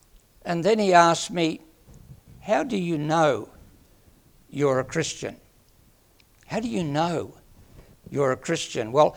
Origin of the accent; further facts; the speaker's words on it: Bankstown, New South Wales, Australia; born there; now in Bendigo, Australia; I was born in August 1947 in Bankstown, New South Wales.